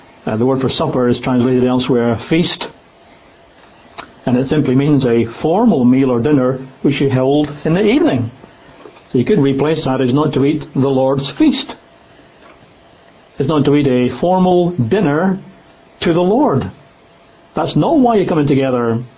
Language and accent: English; Scotland, United Kingdom; I guess when I was growing up in Scotland, so supper was something that happened very late at night before we went to bed.